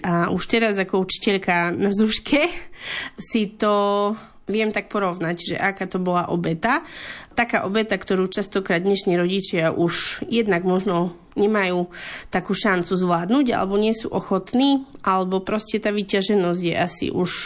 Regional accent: Hnilec, Košice Region, Slovakia; Spolu s bratom pochádzame z obce Hnilec, ktorá je vlastne na hranici Spiša a Gemera, z takého folklórneho hľadiska. A čo sa týka našej rodiny, tak mama aj otec sú rómskeho pôvodu, čiže naša rodina je rómska.

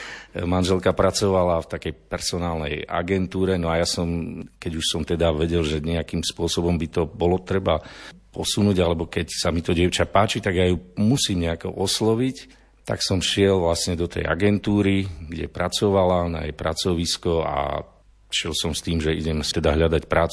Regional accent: Sobrance, Košice Region, Slovakia; Nie som rodák odtiaľto, pochádzam z východu Slovenska, zo Zemplína, zo Sobraniec.

